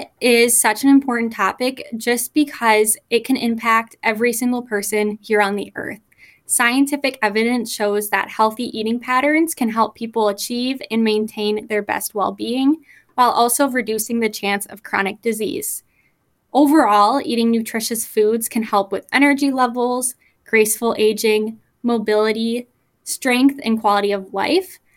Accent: Eau Claire, Wisconsin, United States; now in Fort Atkinson, United States; I am originally from Eau Claire, Wisconsin, but came down to the Fort Atkinson area once I started my dietetic internship.

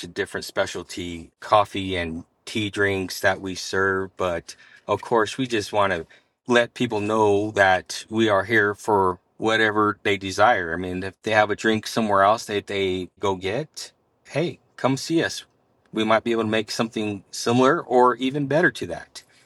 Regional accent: New Mexico, United States; And we grew up in New Mexico. We grew up just south of Farmington, moved to Farmington after I got out of the military, and this is our home. And we're glad to say we are New Mexicans here in the Four Corners area.

